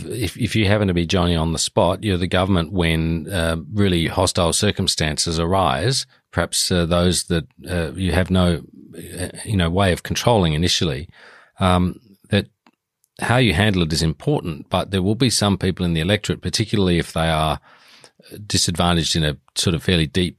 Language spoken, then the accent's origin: English; South Australia, Australia; I used to certainly see it growing up in South Australia.